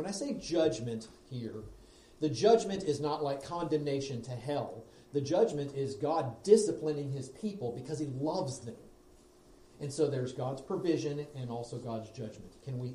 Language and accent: English; Cincinnati, Ohio, United States; I'm not from California. I'm Cincinnati, Ohio, and lived there for 40 years.